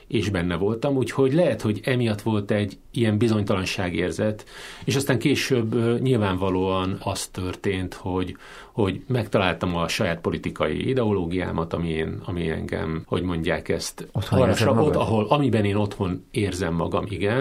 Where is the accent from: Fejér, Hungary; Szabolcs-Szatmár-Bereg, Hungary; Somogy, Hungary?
Fejér, Hungary; egy távoli városba kerültem el otthonról, én Székesfehérvár mellett nőttem föl